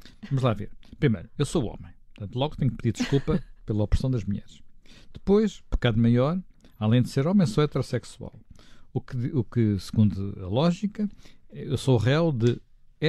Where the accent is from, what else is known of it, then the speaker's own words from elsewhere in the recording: Portugal; sou caucasiano, isso não tenho dúvidas. Portanto, sou suspeito de racismo, até prova em contrário. Portanto, como nasci em Portugal, sou português.